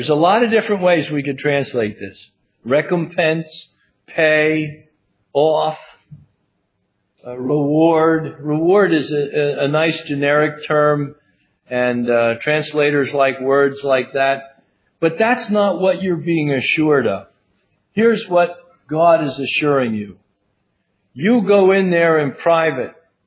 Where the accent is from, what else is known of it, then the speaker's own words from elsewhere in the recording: New Jersey, United States; I was raised in New Jersey, and everybody that lives in New Jersey talks fast.